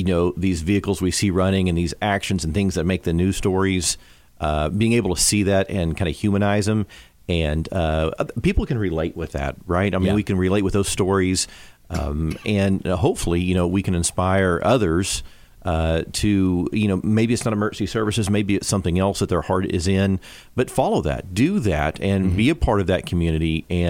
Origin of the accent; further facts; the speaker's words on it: Oklahoma City, Oklahoma, United States; born there; So I was originally born in Oklahoma City.